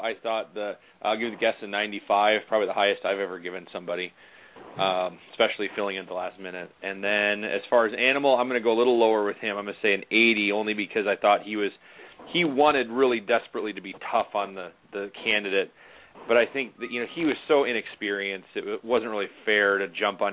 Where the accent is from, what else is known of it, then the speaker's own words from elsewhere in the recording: Nebraska, United States; I grew up in Nebraska, so you have to give us a little slack here.